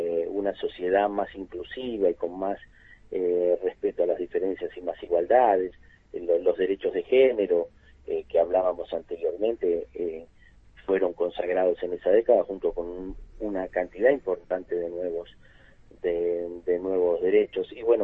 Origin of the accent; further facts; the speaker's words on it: Cipolletti, Río Negro, Argentina; Sabes que soy de Chipoleti